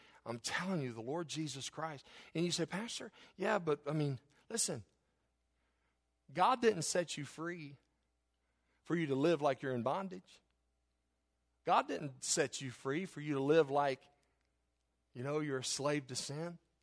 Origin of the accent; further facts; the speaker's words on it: United States; I still do, and I'm grateful of being American.